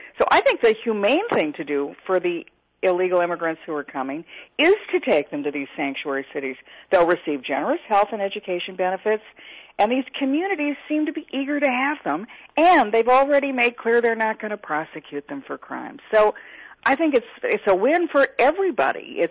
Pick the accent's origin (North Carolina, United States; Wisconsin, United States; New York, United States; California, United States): New York, United States; And I want to point out, I'm from New York. I'm not a Washingtonian.